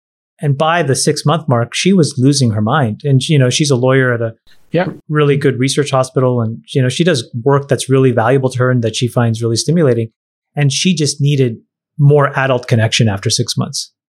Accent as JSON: {"language": "English", "country": "Canada", "said": "As you guys know, I'm from Canada."}